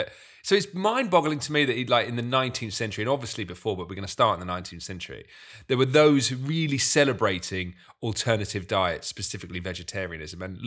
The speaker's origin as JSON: {"language": "English", "town": "Gants Hill", "region": "London", "country": "United Kingdom", "tie": "born or raised there", "said": "The local Indian where I grew up in Gants Hill was called Mahatma Gandhi."}